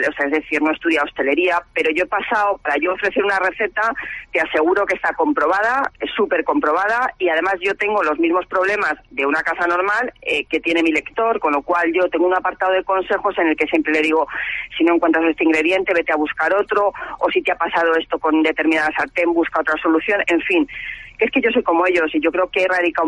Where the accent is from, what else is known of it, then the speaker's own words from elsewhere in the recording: Cuenca, Castilla-La Mancha, Spain; nosotros somos de Cuenca y la verdad es que el blog tiene casi sus inicios en Cuenca